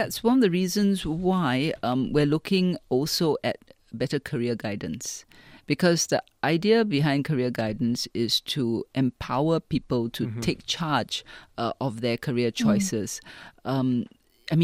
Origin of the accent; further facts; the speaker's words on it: Singapore; we're Singaporean.